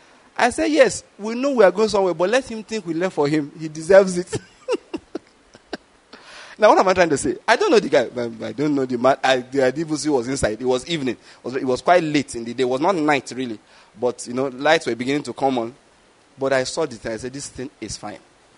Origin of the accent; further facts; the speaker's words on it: Ikeja, Lagos, Nigeria; You know, I come from Ikeja.